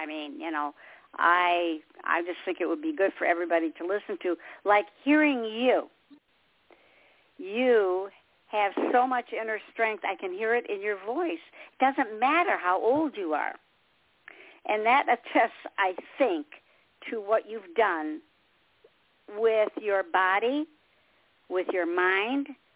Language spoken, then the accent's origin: English; Detroit, Michigan, United States; I'm originally from Michigan, Detroit. I'm a Motown girl.